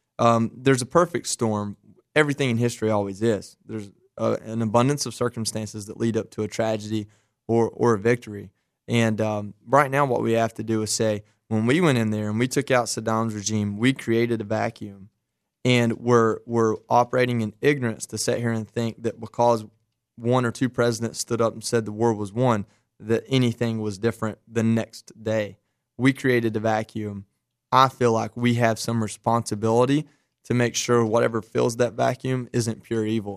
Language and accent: English; Dalton, Georgia, United States; I'm from Dalton, Georgia.